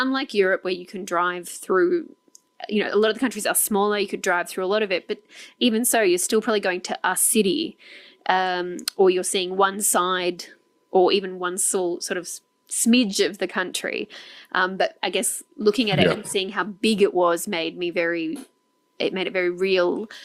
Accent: Australia; Like we're Australians from Australia, so they're Canadians from Canada.

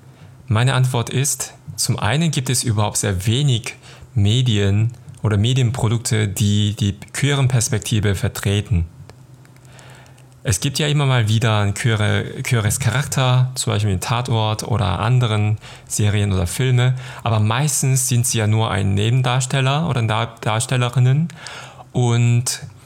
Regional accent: South Korea; German is a second language; now in Cologne, Germany; Ich komme aus Südkorea und lebe in Köln seit 2010.

